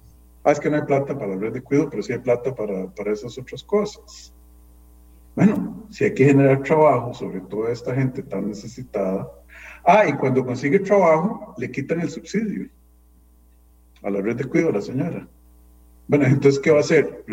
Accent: Costa Rica; Y nosotros como costarricenses tenemos que entender que la situación económica resulta de políticas públicas

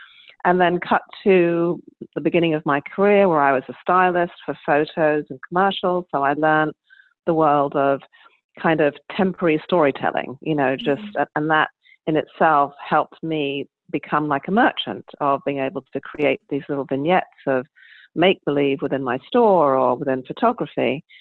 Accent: England, United Kingdom; As you can tell from my accent, I was raised in England

